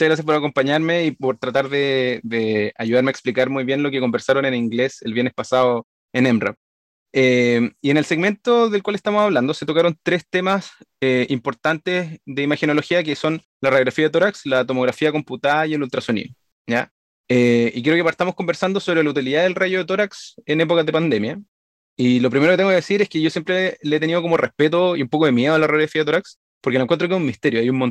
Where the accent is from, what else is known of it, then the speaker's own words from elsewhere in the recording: Chile; soy urgenciólogo chileno